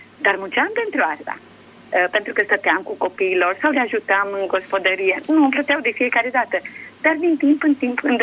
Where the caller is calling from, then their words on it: Pitești, Argeș, Romania; din Pitești.